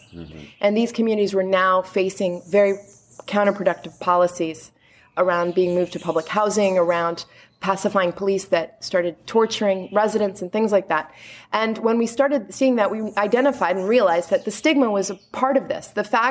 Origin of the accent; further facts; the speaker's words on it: Washington, District of Columbia, United States; now in Brazil; But I grew up in Washington, D.C., and I was an activist.